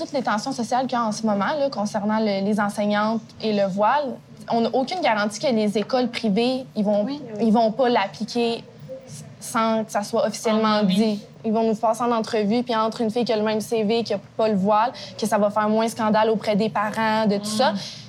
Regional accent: Thetford Mines, Quebec, Canada; J'ai grandi en région, là. Je viens de Thetford.

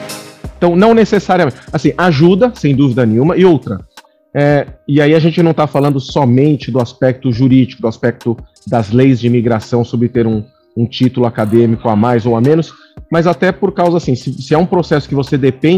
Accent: São Paulo, Brazil; now in United States; eu sou brasileiro, paulistano da gema.

